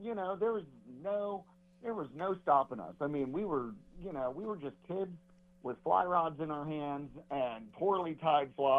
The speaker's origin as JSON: {"language": "English", "town": "Tulsa", "region": "Oklahoma", "country": "United States", "tie": "born or raised there", "said": "I grew up in Tulsa, Oklahoma. I was 6, 7 years old riding my bike down to the Arkansas River."}